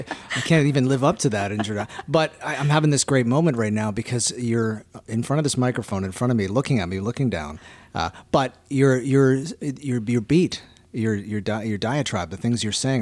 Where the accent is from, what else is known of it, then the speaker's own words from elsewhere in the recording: Canada; I live in Toronto, Canada. Mm-hmm. I'm Canadian.